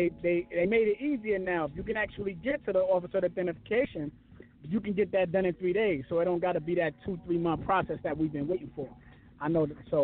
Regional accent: New York, United States; You know, I'm from New York too

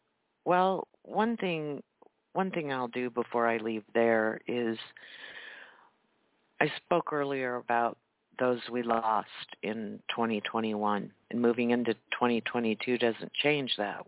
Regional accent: Dagon, United States; And one of the 13 young Marines came from my hometown here, Dagon.

